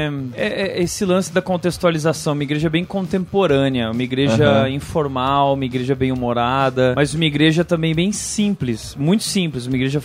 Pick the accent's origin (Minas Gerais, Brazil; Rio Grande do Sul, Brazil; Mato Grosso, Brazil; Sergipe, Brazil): Rio Grande do Sul, Brazil; Sou gaúcho.